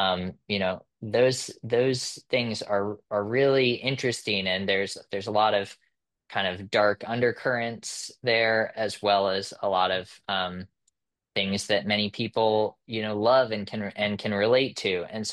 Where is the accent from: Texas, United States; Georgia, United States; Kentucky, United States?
Kentucky, United States; Louisville; I grew up in Kentucky primarily, and you know, my family lived in the city of Louisville, and so I didn't grow up on a farm or anything out in the country